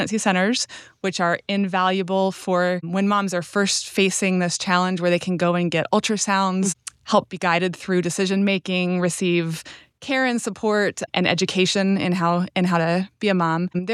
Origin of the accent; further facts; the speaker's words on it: Florida, United States; now in St. Louis, United States; I'm from Florida originally, and my home church in Florida was a strong partner of Redeeming Life.